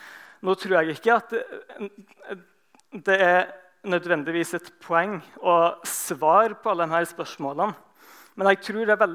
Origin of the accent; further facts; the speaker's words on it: Vigrestad, Rogaland, Norway; men jeg er jo født og oppvokst i denne menigheten, jeg skulle ikke si. Født og oppvokst på Vigrestad.